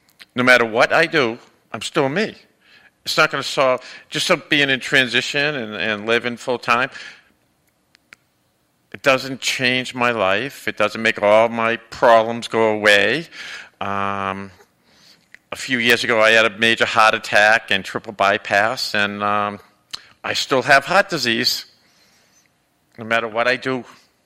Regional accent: Boston, Massachusetts, United States; back when I was in my teens, and I come from Boston, and how dangerous it was to be trans.

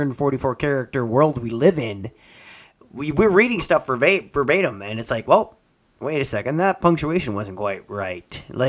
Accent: Canada; We're not American, and we don't have filibuster here in Canada.

